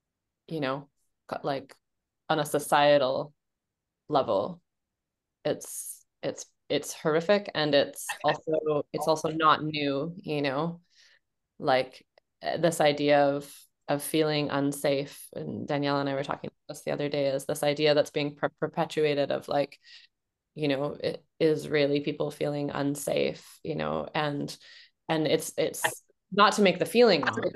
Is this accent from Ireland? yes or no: yes; Ireland; me as an Irish person, the Irish genocide is present in my body.